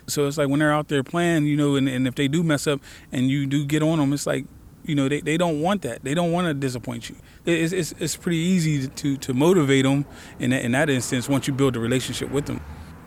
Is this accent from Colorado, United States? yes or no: no; Pittsburgh, Pennsylvania, United States; I grew up in Northview Heights, which is a housing project about 5 minutes away from here.